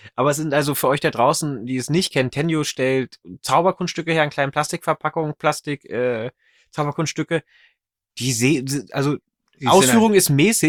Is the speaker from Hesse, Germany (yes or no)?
no; Wolfsburg, North Rhine-Westphalia, Germany; noch im Ortszirkel in Wolfsburg, wo ich herkomme